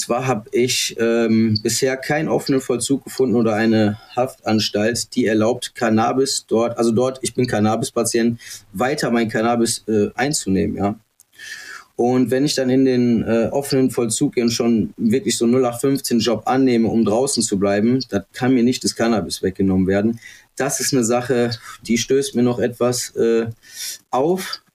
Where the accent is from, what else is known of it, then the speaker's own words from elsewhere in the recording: North Rhine-Westphalia, Germany; ich bin ja aus NRW